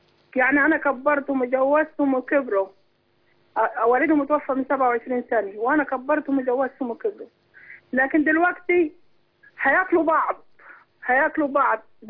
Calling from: Sohag Governorate, Egypt

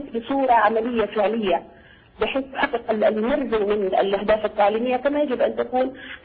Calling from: Jeddah, Makkah Province, Saudi Arabia

